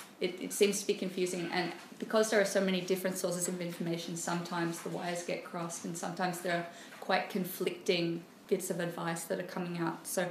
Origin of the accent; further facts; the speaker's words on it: Australia; I struggle and I'm Australian, so especially when compared to Japan.